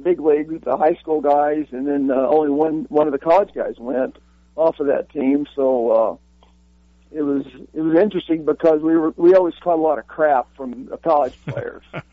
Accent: Missouri, United States; I'm from the Boot Hill of Missouri, and the Boot Hill is relatively close to Memphis. It's on the Mississippi.

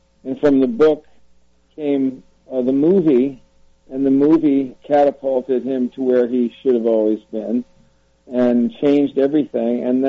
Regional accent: United States; I am not either left-wing or right-wing. I'm an American

